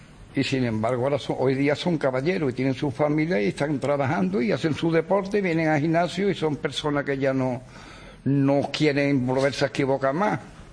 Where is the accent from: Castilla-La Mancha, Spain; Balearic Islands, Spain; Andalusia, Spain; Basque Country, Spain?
Andalusia, Spain; Seville; Soy Sevilla, de la Puerto Osario.